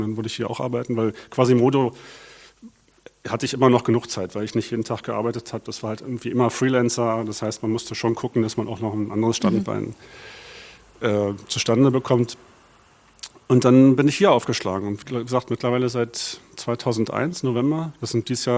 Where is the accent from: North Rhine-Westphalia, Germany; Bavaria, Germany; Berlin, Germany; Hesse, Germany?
Berlin, Germany; ich bin gebürtiger Berliner, Westberliner. Damals gab es da die Mauer noch. bin in Zehlendorf groß geworden. Genauer gesagt in Dahlem war mein Elternhaus. Das klingt so nach Reichtum, war es aber nicht wirklich. Aber wir hatten ein sehr schönes Haus.